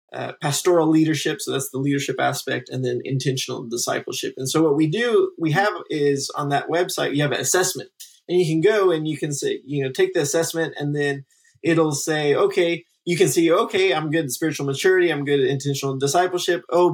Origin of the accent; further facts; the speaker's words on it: Texas, United States; moved away as an adult; also born or lived in India; And so I grew up in Texas for most of my life until I was about 18.